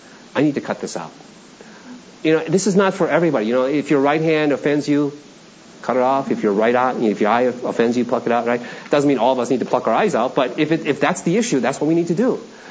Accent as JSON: {"language": "English", "town": "Toronto", "region": "Ontario", "country": "Canada", "tie": "born or raised there", "said": "I grew up in Toronto, and, you know, Angela's gone, but my goal was to be like the first Korean NHL hockey player"}